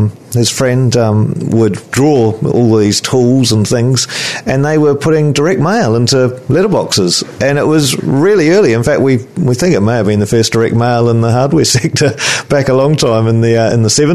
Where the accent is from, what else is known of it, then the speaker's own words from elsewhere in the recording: Rothesay Bay, Auckland, New Zealand; we moved up and lived on the shore. So we grew up in Rossay Bay, went to Rangitoto College, and then I went on to Auckland University, and from there on to work.